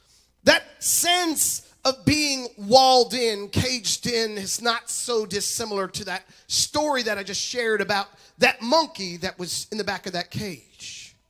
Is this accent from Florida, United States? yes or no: yes; Tampa, Florida, United States; I grew up in Tampa, Florida, y'all, so I'm also a Tampa Bay Buccaneer fan.